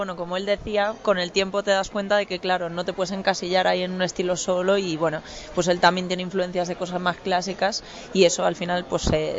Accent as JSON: {"language": "Spanish", "region": "Galicia", "country": "Spain", "moved": "as an adult", "lives_now": "Madrid, Spain", "said": "Muy bien, somos gallegos pero exiliados. Entonces, nada, estamos aquí ya desde hace como 6 años por ahí, más o menos."}